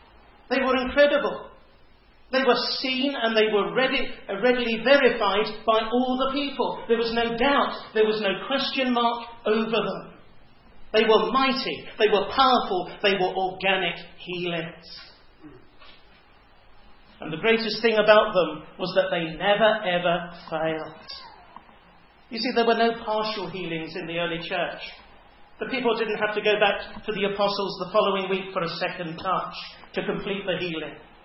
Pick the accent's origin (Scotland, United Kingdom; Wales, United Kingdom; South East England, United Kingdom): South East England, United Kingdom; Hove; I can vividly remember a 2-week miracle crusade that was held in my hometown of Hove back in the 80s.